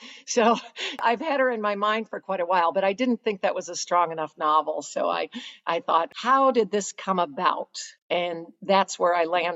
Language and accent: English; United States; as an American, I very much am an American writer.